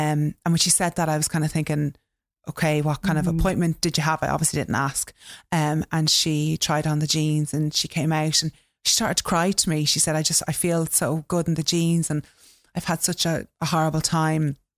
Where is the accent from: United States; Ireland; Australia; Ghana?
Ireland; Kildare, Leinster; seeing as I'm from Kildare.